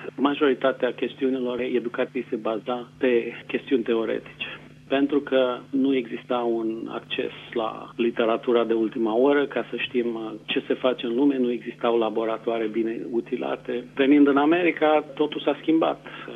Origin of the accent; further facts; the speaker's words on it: Bucovina, Romania; deși am crescut în Bucovina, în munți.